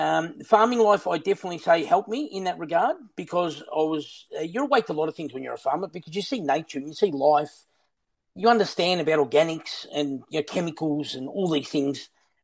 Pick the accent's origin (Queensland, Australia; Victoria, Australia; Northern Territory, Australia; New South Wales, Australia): Victoria, Australia; Melbourne; So just to start my journey, I'm from the Yarra Valley in Melbourne as a strawberry farmer. We had a family business and I was on the farm.